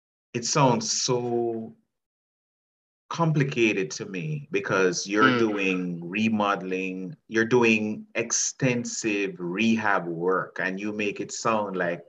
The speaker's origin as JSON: {"language": "English", "region": "New York", "country": "United States", "tie": "born or raised there", "said": "And you and I grew up in New York"}